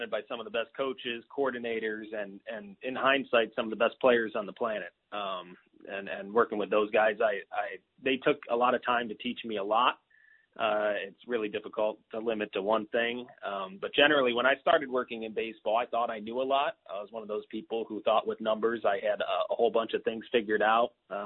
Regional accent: Cleveland, Ohio, United States; I grew up in the Cleveland area. I've always loved sports, and for a minute there, I was okay at them.

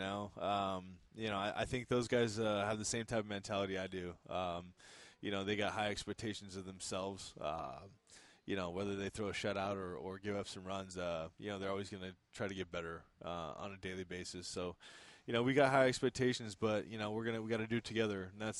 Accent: California, United States; I'm a Southern California boy, man. I'm about as north of Southern California as it gets, but I'm from Magic Mountain area

